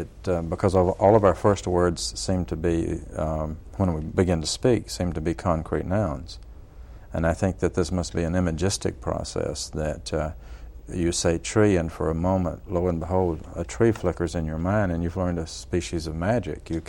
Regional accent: Mississippi, United States; I grew up basically in Mississippi, and by and large most of the formative years in the Mississippi Delta.

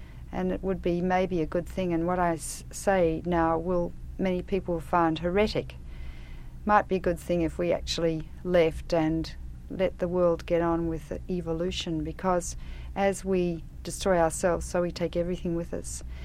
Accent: Australia; moved away as an adult; I came into this country as an Australian and as a woman.

